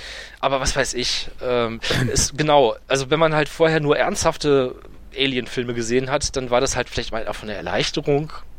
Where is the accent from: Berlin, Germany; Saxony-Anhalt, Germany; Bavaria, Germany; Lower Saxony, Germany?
Berlin, Germany; Das kenne ich aus meiner Kindheit in Neukölln.